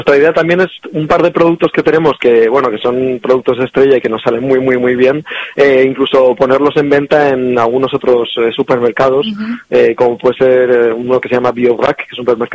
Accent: Spain; como mi socio es francés, yo soy, bueno, español, pero está bastante fuera y tal

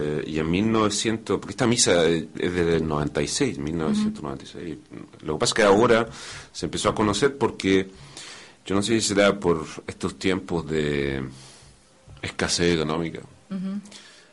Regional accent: Chile; now in Europe; Yo soy chileno.

